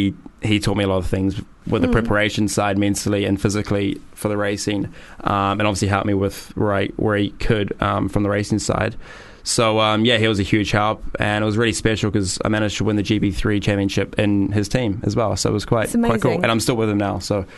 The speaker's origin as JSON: {"language": "English", "region": "Auckland", "country": "New Zealand", "said": "I'm from Auckland in New Zealand, and yeah, I loved it."}